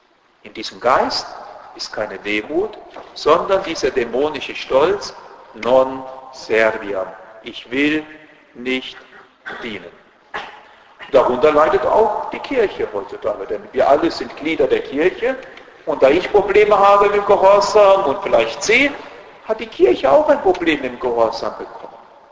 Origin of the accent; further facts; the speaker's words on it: Southern Germany, Germany; now in Vienna, Austria; Ich bin aus dem Süden Deutschlands.